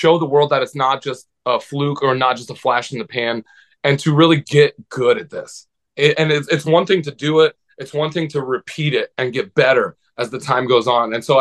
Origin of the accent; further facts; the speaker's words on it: Nebraska, United States; I was a kid growing up in Nebraska.